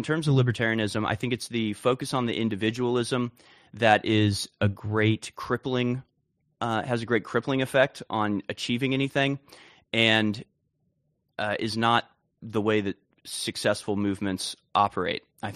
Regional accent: United States; I'm an American patriot. You know, I'm an American firster.

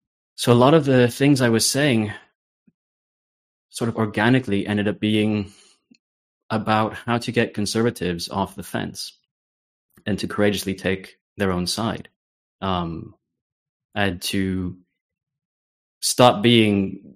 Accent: United States; now in Europe; I was born in the United States. My father is Italian, and my mother's side are Irish and Welsh immigrants from earlier days. So I grew up in America, then I moved back to Europe.

